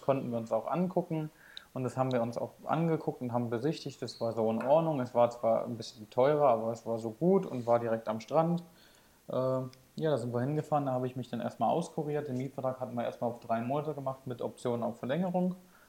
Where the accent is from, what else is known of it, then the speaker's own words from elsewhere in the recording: Germany; Da meine ich, nee, ich komme aus Deutschland und ist nur von der Europatour noch die Nummer.